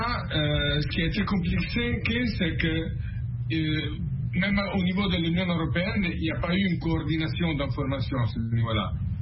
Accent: Italy; French is a second language; now in France; Moi, je suis italien, j'habite en France

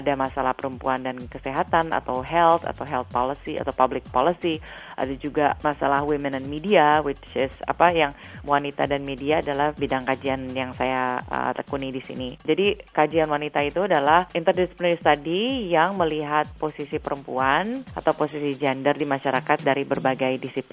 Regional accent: Java, Indonesia; buat saya, lahir dan besar di Indonesia, terutama di budaya Jawa, saya melihat ketimpangan gender yang sangat kuat sekali.

